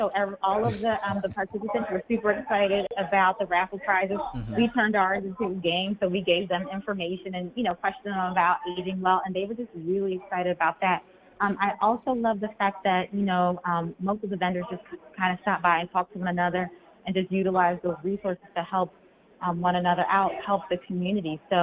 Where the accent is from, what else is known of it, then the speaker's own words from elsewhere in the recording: Philadelphia, Pennsylvania, United States; also born or lived in Brooklyn, United States; My parents are from Haiti, so I have Haitian blood, but I was born in Brooklyn mm-hmm. and raised in Philly. I went to Philadelphia Public School District.